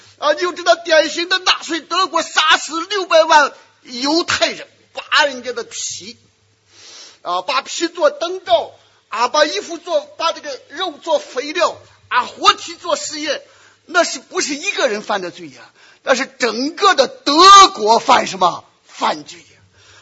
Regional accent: China; 所以我们中国人的格言中有句话

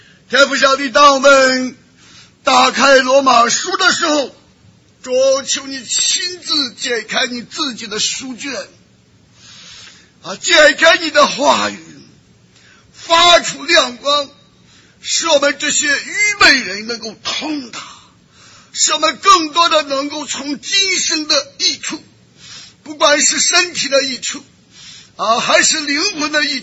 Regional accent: China; 我们中国人离了猪肉都不行

